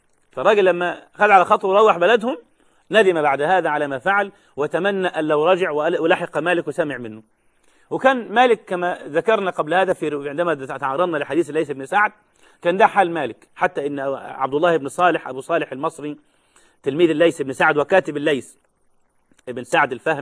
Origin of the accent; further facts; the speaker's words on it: Egypt; وعندنا في مصر ساعتها